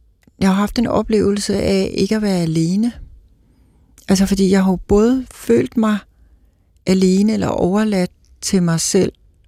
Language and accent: Danish; Kolding, Region of Southern Denmark, Denmark; vi kommer fra Koldingegnen.